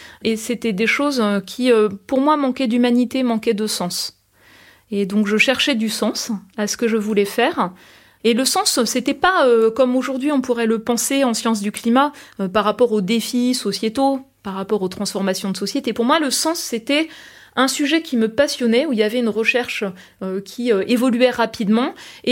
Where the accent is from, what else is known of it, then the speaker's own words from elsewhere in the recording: Grand Est, France; accent: Lorraine; Alors, j'ai gommé une partie de mon accent lorrain. Je m'en rends compte parce que quand je retourne en Lorraine